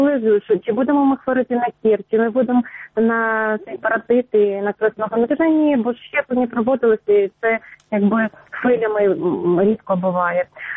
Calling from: Rivne, Rivne Oblast, Ukraine; я з міста Рівна. 78-го року народження, тобто я дитина Радянського Союзу

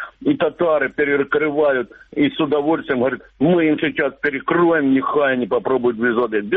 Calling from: Luhansk Oblast, Ukraine; Луганская область.

